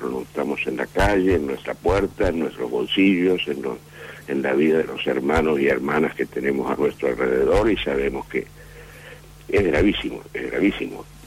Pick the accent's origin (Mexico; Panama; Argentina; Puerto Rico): Argentina; Junín, Buenos Aires Province; de mi pueblo de Junín